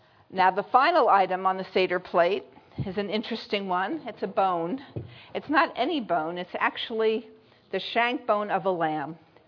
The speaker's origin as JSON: {"language": "English", "town": "Brooklyn", "region": "New York", "country": "United States", "tie": "born or raised there", "said": "Now, I'm a city girl. I grew up in Brooklyn, New York."}